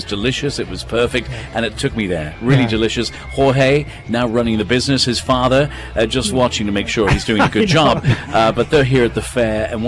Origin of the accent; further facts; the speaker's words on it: Ireland; accent: English; And if you're wondering where I come from, I'm an Irishman with an English accent. I'm constantly conflicted.